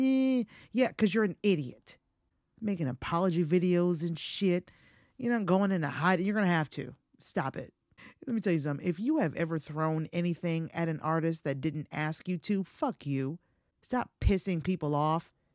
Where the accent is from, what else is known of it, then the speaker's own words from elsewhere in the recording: Georgia, United States; they had those when I was growing up in Georgia.